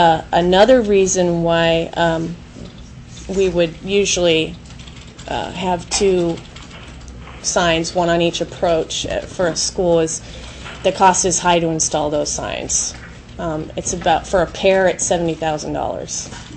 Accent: Anchorage, Alaska, United States; Yeah, I grew up in Anchorage.

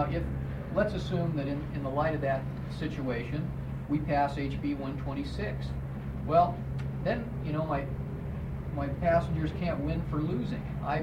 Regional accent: Anchorage, Alaska, United States; I'm an attorney from Anchorage, Alaska, where I've practiced for approximately 8 years.

